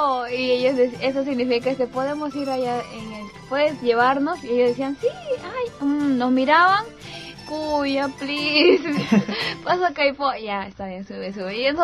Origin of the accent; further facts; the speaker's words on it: Peru; Bueno, soy de Perú.